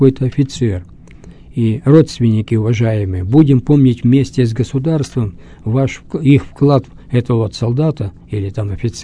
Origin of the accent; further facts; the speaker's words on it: Yekaterinburg, Sverdlovsk Oblast, Russia; born there; я родился в Свердловске, но родители-то мои бежали из крестьянских земель Вологодской области